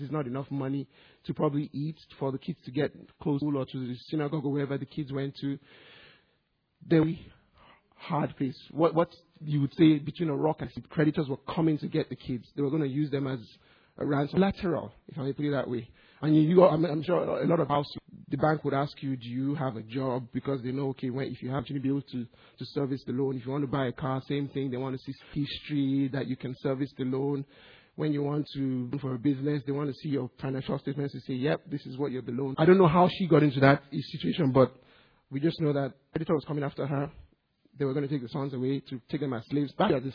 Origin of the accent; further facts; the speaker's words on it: Nigeria; like when we were growing up in Nigeria